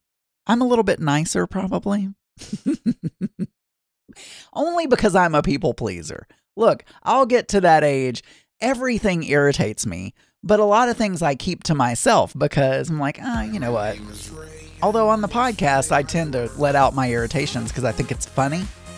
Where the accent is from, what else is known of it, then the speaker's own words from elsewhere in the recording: the South, United States; I'm from the South, and that's the way we pronounce mayonnaise.